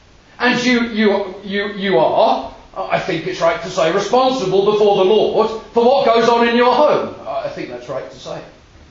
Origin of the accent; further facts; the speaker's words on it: London, United Kingdom; In the assembly in which I was brought up in South London